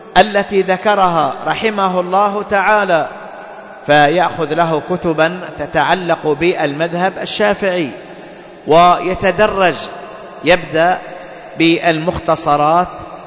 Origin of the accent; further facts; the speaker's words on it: Yemen; أصحاب الأقطار الأخرى مثلا عندنا في اليمن، في قطر اليمن، المذهب السائد هو المذهب ماذا؟